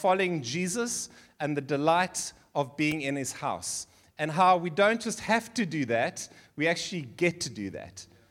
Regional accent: Seychelles; born there; I was born in the Seychelles. The Seychelles is it's like Mauritius, but about 100 times better. Seychelles is north of Mauritius, and I was born there. My family come from there. I'm like 15th generation Seychellois.

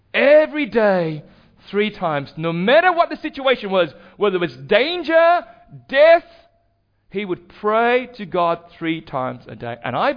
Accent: Australia; The AFL, the Aussie rules sport that we watch as Australian

